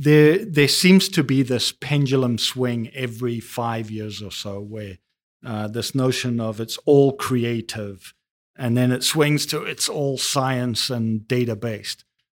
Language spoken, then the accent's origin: English; South Africa; growing up in South Africa during apartheid, it had a massive, massive impact on me.